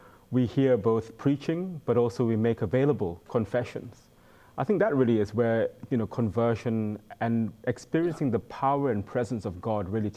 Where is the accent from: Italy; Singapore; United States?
Singapore; also born or lived in Kuala Lumpur, Malaysia; now in Oxford, United Kingdom; Well, I was born in Kuala Lumpur in Malaysia, and grew up in Singapore, and I moved to England, and I'm based in Oxford.